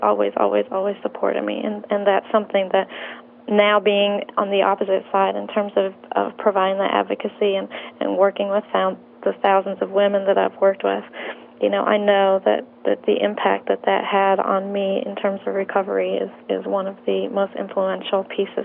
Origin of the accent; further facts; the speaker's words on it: Boston, Massachusetts, United States; my immediate family that I grew up with in Boston